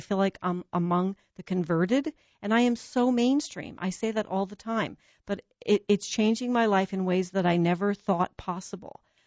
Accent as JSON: {"language": "English", "region": "New Jersey", "country": "United States", "said": "I'm from Jersey."}